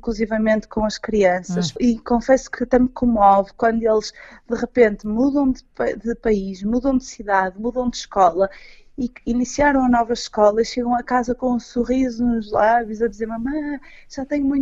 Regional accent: Portugal; eu sou muito portuguesa

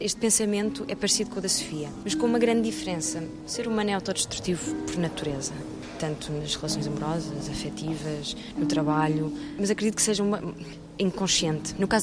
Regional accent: Loulé, Algarve, Portugal; now in Lisbon, Portugal; Não venho de uma província, mas venho do Algarve, é uma cidade, Loulé é uma cidade, não é uma província, mas não deixa de ter, por vezes, um pensamento provinciano.

